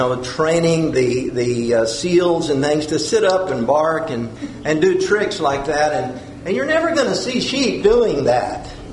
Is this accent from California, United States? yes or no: yes; California, United States; Growing up in California, sometimes we would see the shepherds taking care of the sheep, usually the Basque shepherds.